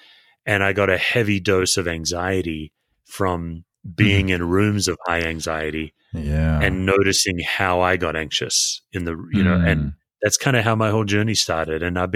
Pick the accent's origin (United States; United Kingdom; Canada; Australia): Australia; Western Australia; So I grew up in Western Australia. Great, great place to be born and raised, great family, but not a churched family.